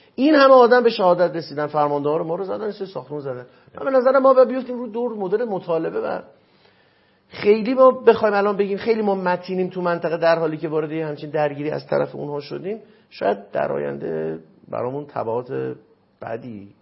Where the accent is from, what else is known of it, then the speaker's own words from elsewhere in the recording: Iran; به عنوان یه ایرانی دارم میگم دیگه